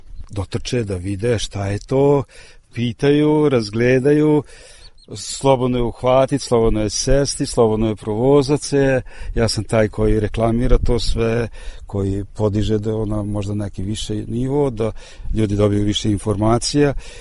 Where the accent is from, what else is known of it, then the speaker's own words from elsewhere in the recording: Subotica, Vojvodina, Serbia; Pošto sam ja Subotičanin i to mogu reći da rođen sam u Subotici